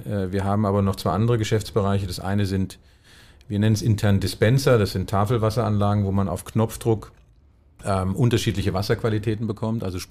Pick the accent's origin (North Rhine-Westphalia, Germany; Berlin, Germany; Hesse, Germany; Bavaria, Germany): Hesse, Germany; Wehen; Ich habe bin in Wehen aufgewachsen, zumindest die meiste Zeit meiner Jugend, habe dann angefangen in Wehen Fußball zu spielen.